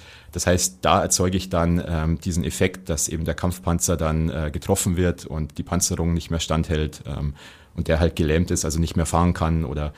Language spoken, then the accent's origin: German; Berchtesgaden, Bavaria, Germany; Ich bin gebürtig da in Berchtesgaden aufgewachsen, da war es schon eine Weltreise, wenn man irgendwie mal 10 Kilometer außerhalb des Ortes ist.